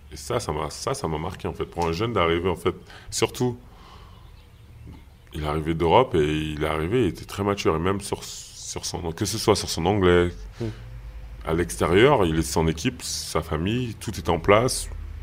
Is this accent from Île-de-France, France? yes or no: yes; Paris, Île-de-France, France; je suis parisien, donc pour moi, c'était compliqué